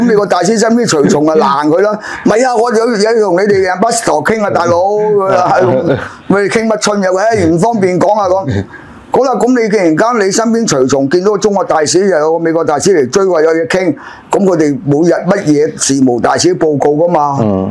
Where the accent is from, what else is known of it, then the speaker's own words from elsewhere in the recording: Hong Kong; 我香港人嚟噶嘛？